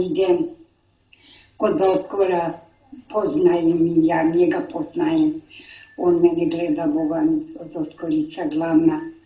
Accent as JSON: {"language": "Serbian", "town": "Novi Pazar", "region": "Raška District", "country": "Serbia", "tie": "born there", "said": "Rođena sam tu, u Novi Pazar"}